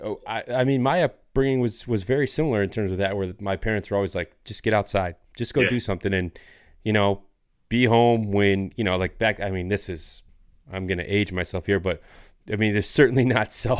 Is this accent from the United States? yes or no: yes; Michigan, United States; I grew up in Northern Michigan in a, you know, fairly small rural community.